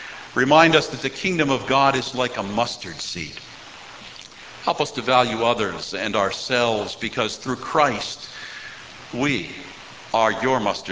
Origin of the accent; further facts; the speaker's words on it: Ireland; I don't just say this as an Irishman